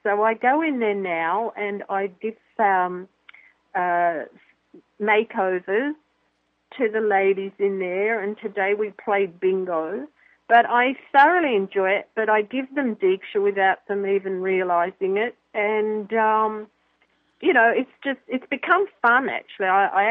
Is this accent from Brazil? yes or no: no; Australia; even though we're both Australian, we never met in Australia.